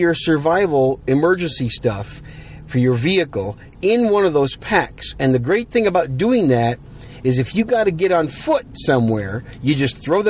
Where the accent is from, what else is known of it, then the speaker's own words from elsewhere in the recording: Wisconsin, United States; the reason I know this is because I'm from Wisconsin. I grew up in that stuff.